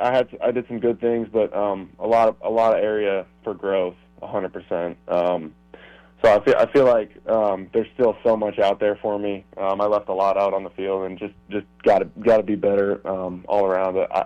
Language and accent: English; Indiana, United States; Man, I love it. Love the people there. Love the atmosphere. Definitely home for me.